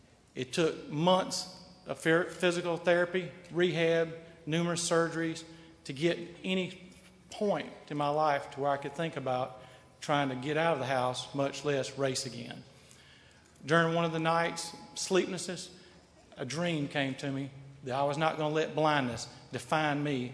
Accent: Columbus, Georgia, United States; now in Salem, United States; I'm from Salem, Alabama, and I'm honored to be here to share my life story.

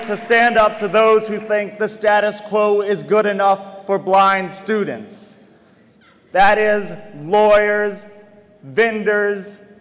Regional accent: Louisiana, United States; When I grew up in Louisiana, at that time, we didn't know about quiet cars just yet.

